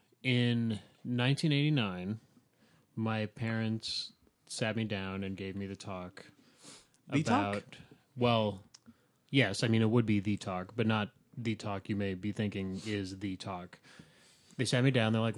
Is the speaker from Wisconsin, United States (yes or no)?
no; Florida, United States; Where at the house where I grew up in Florida.